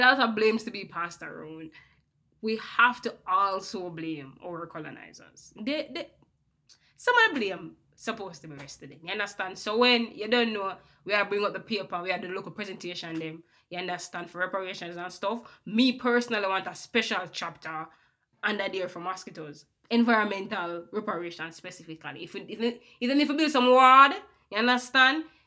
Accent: Jamaica; your fellow countrymen, you understand, as a Jamaican, I will blame Jamaicans for a few things.

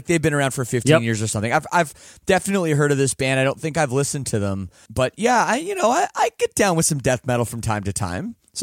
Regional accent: Canada; I am Canadian and I took French up till grade 10

